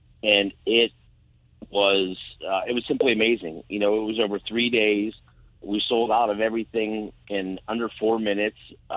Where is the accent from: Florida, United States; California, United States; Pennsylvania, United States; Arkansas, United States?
Pennsylvania, United States; I'm from Pennsylvania, so I compare us to, like, if you drink a Miller Lite